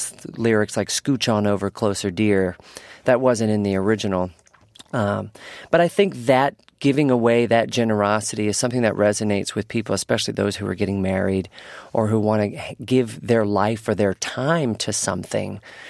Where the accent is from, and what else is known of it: Richmond, Virginia, United States; born or raised there